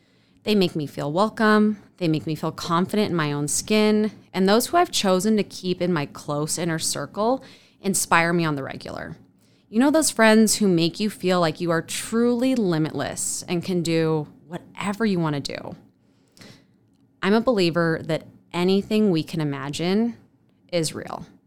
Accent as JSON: {"language": "English", "town": "Spokane", "region": "Washington", "country": "United States", "tie": "born there", "said": "I was born in Spokane, Washington."}